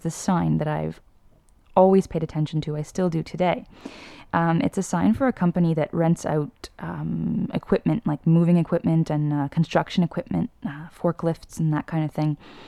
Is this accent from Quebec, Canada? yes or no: yes; Montreal, Quebec, Canada; I grew up in Ahuntsic, which is part of the city of Montreal, but it's kind of on the north end of the city, north end of the island.